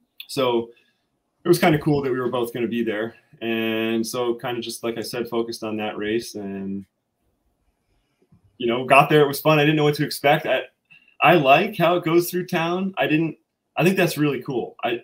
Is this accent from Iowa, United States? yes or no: no; Center Moreland, Pennsylvania, United States; I grew up in Center Moreland, which is on the other side of Miller Mountain.